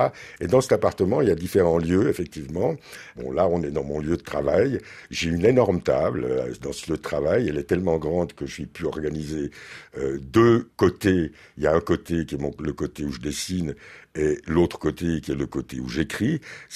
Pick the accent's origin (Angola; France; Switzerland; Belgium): Switzerland; Si vous allez dans la campagne, chez nous en Suisse